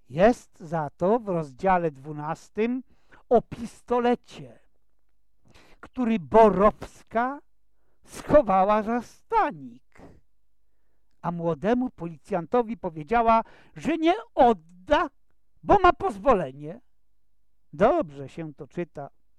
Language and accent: Polish; Czeladź, Silesian Voivodeship, Poland; born there; Ja zaś urodziłem się w Czeladzi i wiele z tych osób znam z różnych stron i z wielu spraw. Chodziliśmy razem do szkoły, działaliśmy w harcerstwie, studiowaliśmy w tym samym Uniwersytecie Śląskim.